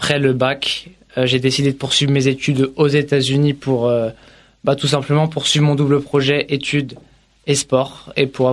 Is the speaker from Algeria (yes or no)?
no; Courbevoie, Île-de-France, France; born or raised there; also born or lived in Annemasse